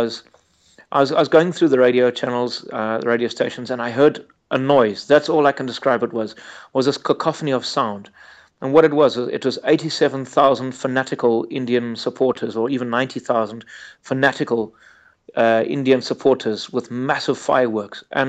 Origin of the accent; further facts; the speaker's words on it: Zimbabwe; I'm totally blind. Obviously, I'm from Zimbabwe.